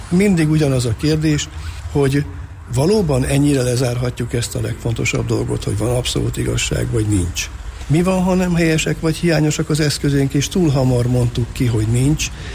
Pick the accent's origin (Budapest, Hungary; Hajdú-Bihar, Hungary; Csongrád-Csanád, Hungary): Csongrád-Csanád, Hungary; Szeged; Egyébként én szegedi vagyok, és édesanyám a egyetemen dolgozott